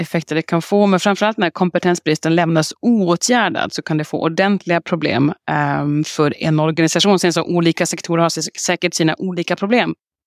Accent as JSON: {"language": "Swedish", "country": "Sweden", "lives_now": "France", "said": "Jag kommer från Sverige men bor nere på franska rivieran. Men åker mellan Lyon och Paris när det behövs."}